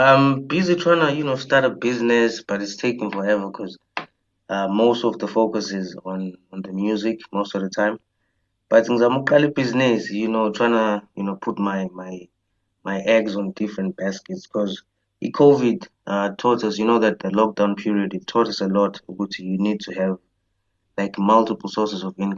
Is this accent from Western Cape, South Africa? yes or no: no; Johannesburg, Gauteng, South Africa; you know. I was born in Johannesburg, born and raised, matriculated in Johannesburg. Got to Snowmoz eThekwini, which is where, like, after matric, I just went and stayed there